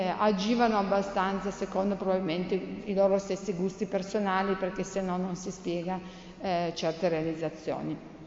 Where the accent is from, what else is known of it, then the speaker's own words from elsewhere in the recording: Piedmont, Italy; Ma forse sono piemontese, per questo dicendo delle cose a favore del Piemonte